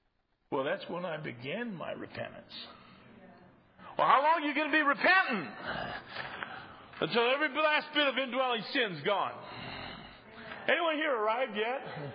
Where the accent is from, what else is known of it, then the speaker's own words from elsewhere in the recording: Midwest, United States; I consider my own good fortune being born and raised in the Midwest of the United States